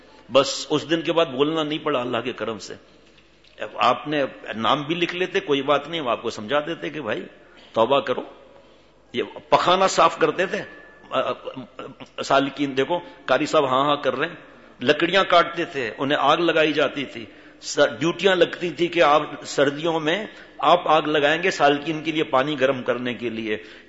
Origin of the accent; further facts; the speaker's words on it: Karachi, Sindh, Pakistan; born there; میں تو کراچی میں پیدا ہوا